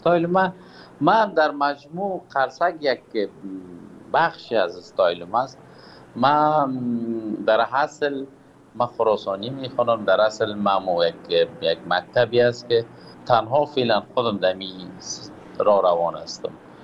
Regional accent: Kabul, Afghanistan; now in Pakistan; از وطن فرار هستم، از وطن دور هستم، دور از کابل جان هستیم، دور از افغانستان هستیم، دلتنگم و آب و هوا آمدیم. فعلا پاکستان هستم

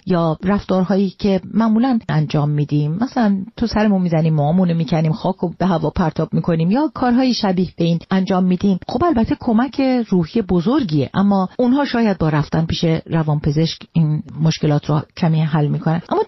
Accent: Iran

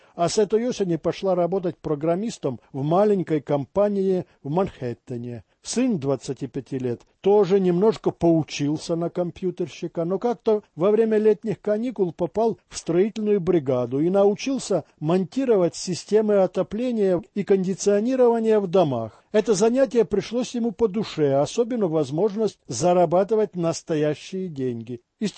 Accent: Kharkiv, Kharkiv Oblast, Ukraine; moved away as an adult; now in United States; Осенью 95-го года я приехала из Харькова в Штаты в качестве няньки в американской семье по приглашению совсем незнакомых мне людей.

